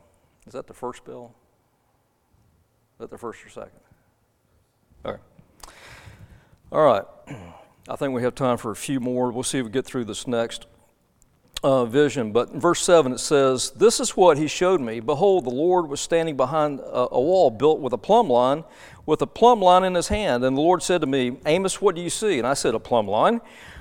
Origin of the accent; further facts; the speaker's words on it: Pensacola, Florida, United States; I grew up in Florida. I grew up in Pensacola, Florida. Beautiful beach.